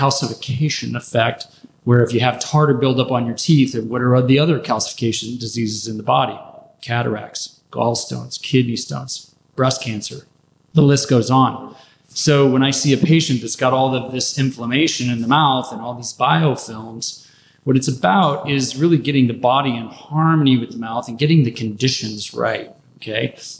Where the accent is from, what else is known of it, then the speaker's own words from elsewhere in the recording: Denver, Colorado, United States; So it's my wife Allie and I. We're from Denver. We have the Human Universal Health Institute in Denver, Colorado.